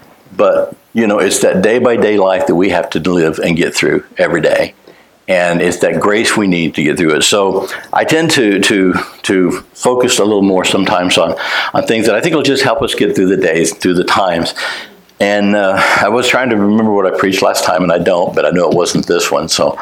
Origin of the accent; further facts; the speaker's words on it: New Mexico, United States; also born or lived in Texas; I'm a Texan by birth. But was actually raised, in the desert wilderness of New Mexico.